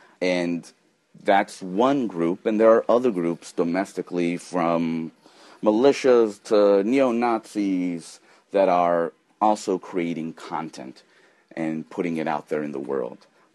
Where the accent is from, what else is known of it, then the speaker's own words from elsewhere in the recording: United States; As an American journalist, freedom of speech is the First Amendment.